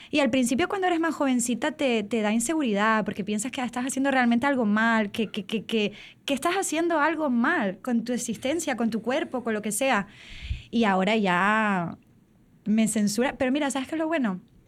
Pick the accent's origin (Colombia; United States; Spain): Spain; les dije que en mi país esto no era censura, es que vamos a ver que estamos en España, señores, ¿sabes?